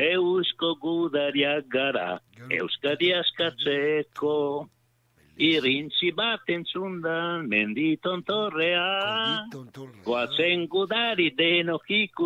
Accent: Sardinia, Italy; Non siamo italiani e non lo saremo mai, perché siamo sardi.

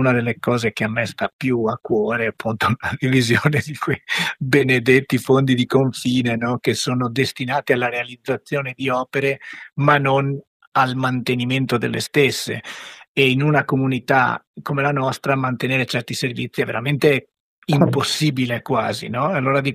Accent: Venice, Veneto, Italy; da veneziano vedo il parallelismo con le piccole isole della Laguna di Venezia

